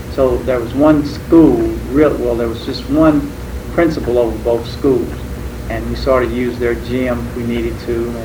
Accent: Madisonville, United States; Yes, I was born in Madisonville in 1950. I grew up here in Madisonville.

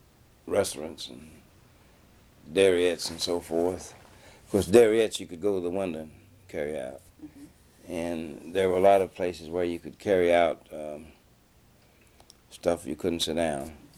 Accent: Paducah, Kentucky, United States; In growing up in Paducah as a young boy, the patterns of segregation were not as rigid as in the Deep South, but however they existed.

